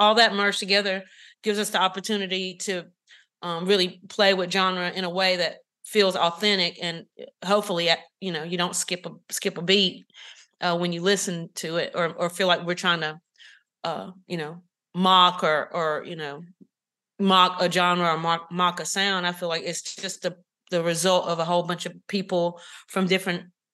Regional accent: North Carolina, United States; also born or lived in Raleigh; I grew up in Eastern North Carolina, grew up in the church.

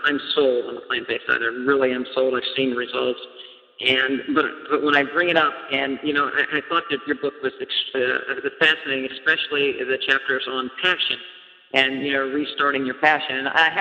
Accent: West Virginia, United States; I grew up in West Virginia, and I butchered hogs, and, we use lard

